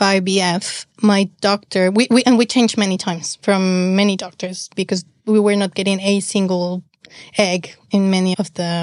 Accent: Mexico City, Mexico; I'm from Mexico City.

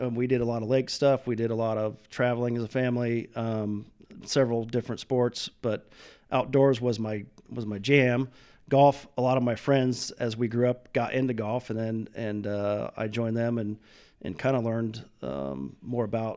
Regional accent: Osceola, Iowa, United States; Like several other Midwestern states, I'm not sure who currently owns the record for 9-hole facilities per capita. It's got to be us or Kansas.

